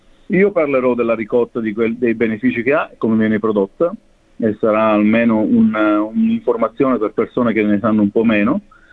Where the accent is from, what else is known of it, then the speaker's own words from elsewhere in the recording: Sicily, Italy; La ricotta per me, che sono siciliano, è una delle cose che mi ricordano più la Sicilia nel mondo dei formaggi